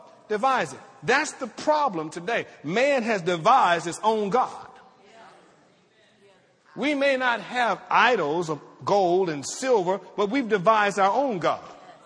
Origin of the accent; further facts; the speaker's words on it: the South, United States; I grew up in the South. I drank out of colored fountains.